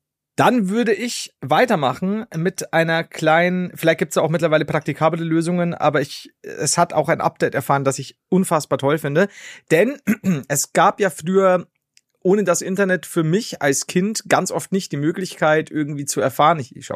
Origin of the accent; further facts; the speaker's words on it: Bavaria, Germany; mein Leben als Oberpfälzer Krüppel